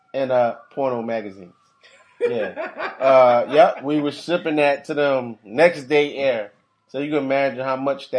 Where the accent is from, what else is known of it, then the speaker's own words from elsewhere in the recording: Philadelphia, Pennsylvania, United States; Yeah, I'm from Philly.